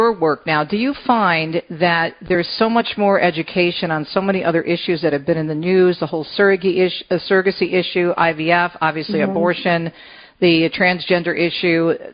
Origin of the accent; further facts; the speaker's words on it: Michigan, United States; So you're off to Michigan State University in my home state tomorrow.